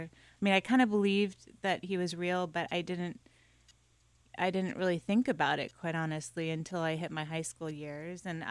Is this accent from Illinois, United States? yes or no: no; Hawaii, United States; also born or lived in Japan; I was born and raised in Hawaii and in Japan. So I actually had Japanese nannies growing up, and I would spend half the year going to school in Japan and kind of go back and forth between Hawaii and Japan. So I consider myself half Japanese